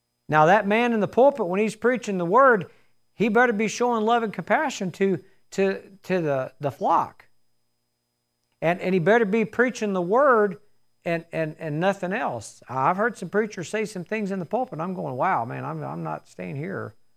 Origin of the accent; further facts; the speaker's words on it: Arkansas, United States; I'm a country boy. I'm from Arkansas.